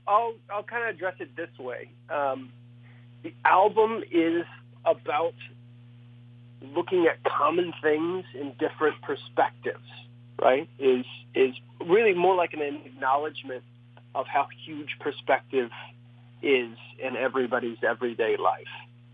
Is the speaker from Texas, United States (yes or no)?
yes; Midland, Texas, United States; now in Nashville, United States; But, yeah, born and raised in a place called Midland, Texas.